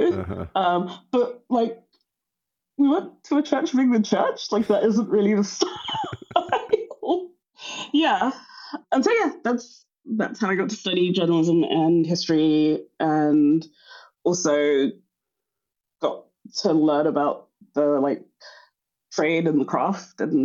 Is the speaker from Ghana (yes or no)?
yes; Ghana; because I am Ghanaian